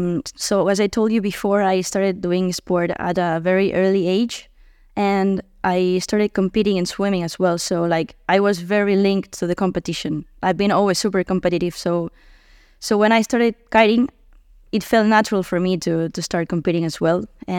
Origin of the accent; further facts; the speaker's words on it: Barcelona, Catalonia, Spain; also born or lived in Tarifa; So originally, I'm from Barcelona. I was born there and I grew up there until I was 10 years old. But then I moved to Tarifa, to the south of Spain.